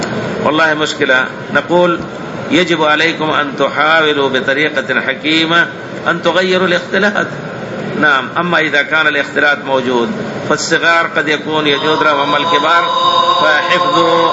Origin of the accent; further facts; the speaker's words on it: Algeria; أنا من الجزائر، عندنا في بعض المناطق صلاة الصبح لا تصلى في وقتها